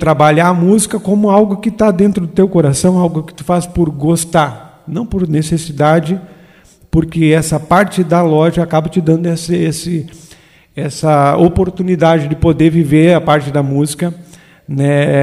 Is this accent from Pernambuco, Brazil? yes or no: no; Tucunduva, Rio Grande do Sul, Brazil; born there; Tucunduva, Rio Grande do Sul. Sou nascido em Tucunduva e vim para Cunha Porã, iniciei meus trabalhos na música em Cunha Porã. Fiquei um ano em Cunha Porã.